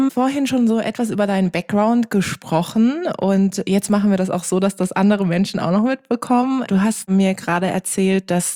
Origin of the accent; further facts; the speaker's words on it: Baden-Württemberg, Germany; ich komme aus Baden-Württemberg